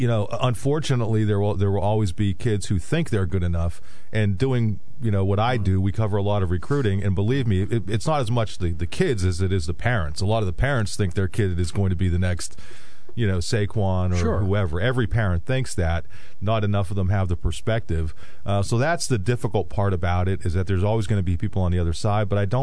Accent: Hazleton, Pennsylvania, United States; From my hometown, Hazleton.

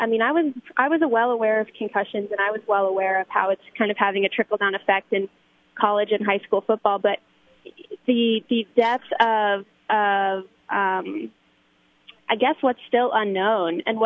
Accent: West Coast, United States; I grew up watching teams go to the Rose Bowl, you know, growing up on the West Coast, and I was raised to really have a strong dislike for USC and Pete Carroll and like all that stuff.

